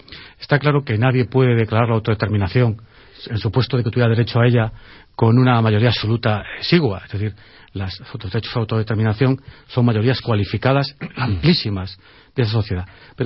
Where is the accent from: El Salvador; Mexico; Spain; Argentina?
Spain; yo tengo derecho a decir que es España como español